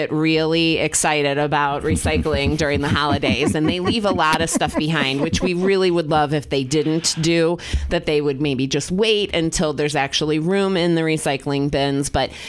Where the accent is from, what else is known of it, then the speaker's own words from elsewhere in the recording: Cleveland, Ohio, United States; now in Columbus, United States; I grew up in the Cleveland area, and I was small, but I was alive during the blizzard of 78.